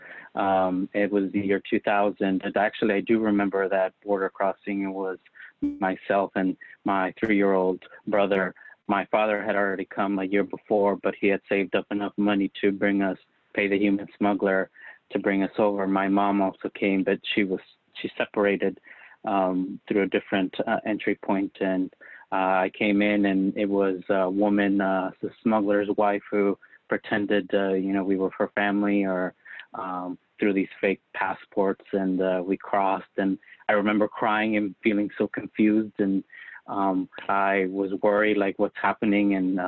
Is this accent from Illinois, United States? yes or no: yes; Chicago, Illinois, United States; also born or lived in Mexico; I come from Mexico. I was born there and came to the U.S. to the Chicagoland area when I was five. I've grown up in the northern suburbs of Chicago. Now I'm a DACA recipient